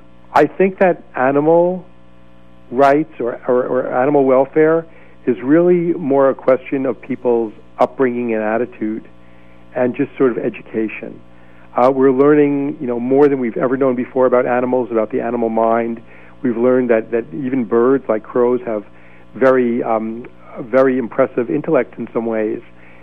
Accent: Oakland, California, United States; you could just say, I'm from San Francisco, or in my case, I'm from Oakland.

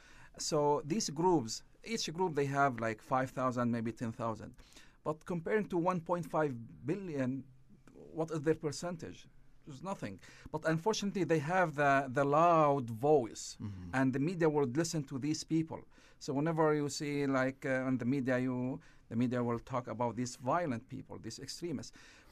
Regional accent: Syria; English is a second language; Syria is a big pain for me because I'm from Syria

